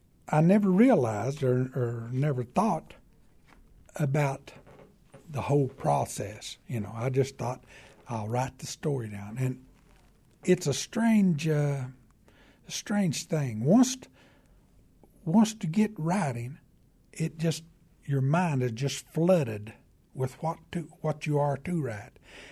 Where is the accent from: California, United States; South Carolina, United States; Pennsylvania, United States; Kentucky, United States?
Kentucky, United States; It's growing up in Eastern Kentucky, and I like to tell about life growing as we grew up, how we lived